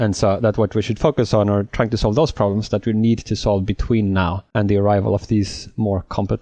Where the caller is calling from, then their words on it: Oxford, South East England, United Kingdom; Oxford, UK.